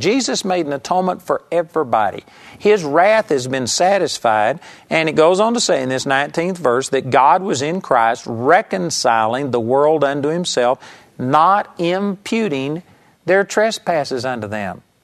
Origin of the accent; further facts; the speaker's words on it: Arlington, Texas, United States; I grew up in Arlington, Texas